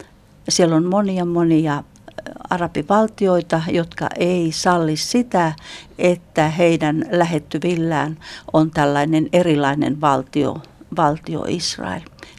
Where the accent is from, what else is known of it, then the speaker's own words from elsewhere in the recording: Lapland, Finland; sain uudesti syntyä tuolla kotikunnassani Lapissa.